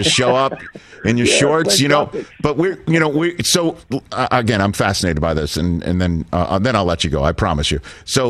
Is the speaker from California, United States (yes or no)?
no; New York, United States; That's right. I'm from The Rock.